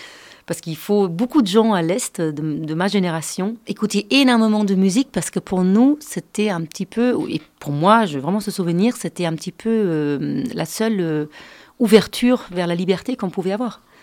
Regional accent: Berlin, Germany; born or raised there; French is a second language

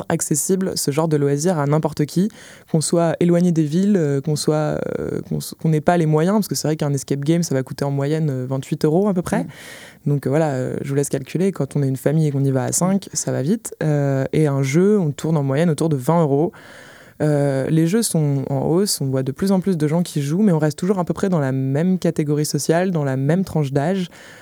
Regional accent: Rennes, Brittany, France; Déjà parce que je suis rennaise, que j'aime cette ville

